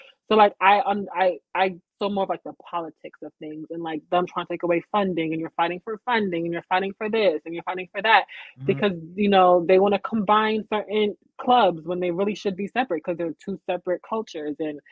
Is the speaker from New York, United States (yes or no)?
yes; Uniondale, New York, United States; So I grew up in Uniondale. So I grew up around people that look like me.